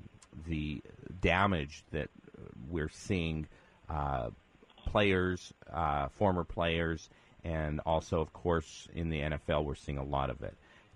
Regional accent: Winnipeg, Manitoba, Canada; I'm about your age, and I grew up playing hockey in Winnipeg

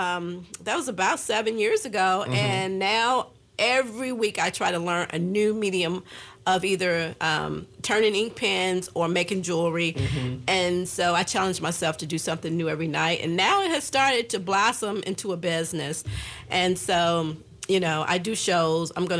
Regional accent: Gary, Indiana, United States; Now, the Battle of the Books, I was doing in Gary, in my my hometown.

